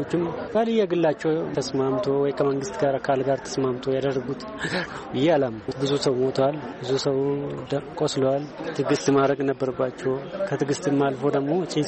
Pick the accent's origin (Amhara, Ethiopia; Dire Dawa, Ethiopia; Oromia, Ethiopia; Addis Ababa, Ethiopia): Oromia, Ethiopia; Ambo; ተወልጄ ያደግኩት እዚሁ ከተማ ነው።